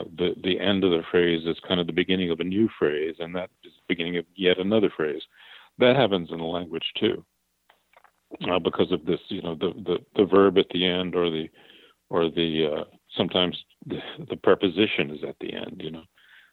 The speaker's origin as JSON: {"language": "English", "region": "Deep South", "country": "United States", "said": "I'm from the Deep South myself, and people say that, you know, they can't hear my accent. I hear it a little bit when I hear myself speak. But the minute I go home, it all comes back."}